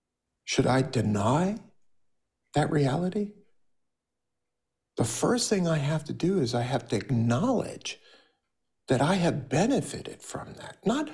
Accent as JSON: {"language": "English", "town": "Brooklyn", "region": "New York", "country": "United States", "tie": "born or raised there", "said": "I know in my own life, growing up in Brooklyn, I know with the benefit of hindsight that banks and real estate agents benefited from redlining and blockbusting."}